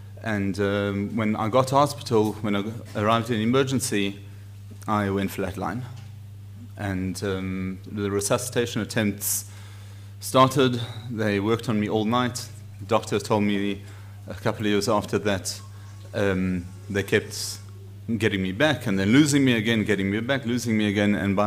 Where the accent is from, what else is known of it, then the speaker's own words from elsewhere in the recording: Johannesburg, Gauteng, South Africa; now in Israel; I grew up in South Africa, in Johannesburg. I am 41 years old. I'm a rabbi